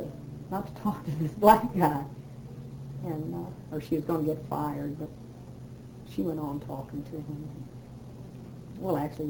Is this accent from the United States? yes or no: yes; New Mexico, United States; because I was from New Mexico and we had very few. In fact, where we grew up out there in the country, I don't remember any black families living around us at all